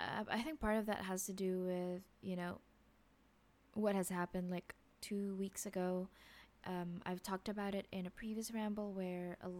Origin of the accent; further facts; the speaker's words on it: Philippines; I mean, I'm not a nurse, but I'm Filipino. I grew up with a bunch of nurses in the family